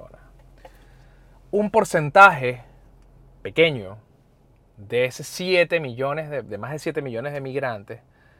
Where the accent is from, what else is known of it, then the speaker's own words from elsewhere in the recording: Caracas, Capital District, Venezuela; yo vengo de Caracas, yo vengo de Parroquia La Vega. Yo viví en Montalbán, en la Cota 905, en la Avenida O'Higgins. O sea, yo no soy criado en el Country Club, ni vengo de La Lagunita